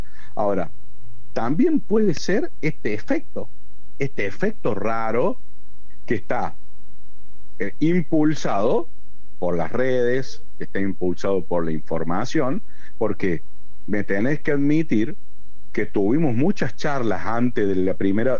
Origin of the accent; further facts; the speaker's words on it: Córdoba, Argentina; Yo soy de Córdoba. Te hablo de provincia de Córdoba.